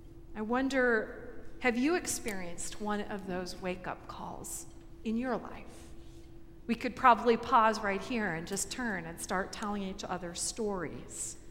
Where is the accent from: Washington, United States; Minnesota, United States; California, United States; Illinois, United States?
Minnesota, United States; I'm Minnesotan enough to see a storm as a real challenge.